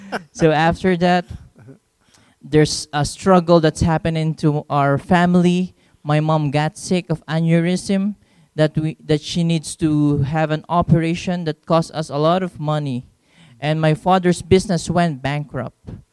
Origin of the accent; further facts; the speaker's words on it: Philippines; English is a second language; I'm a Filipino missionary to the Philippines and to Southeast Asia.